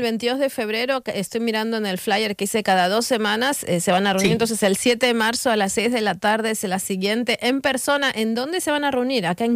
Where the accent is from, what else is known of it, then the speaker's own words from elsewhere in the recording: Argentina; now in United States; Yo estudié traductorado de inglés en mi país, en Argentina.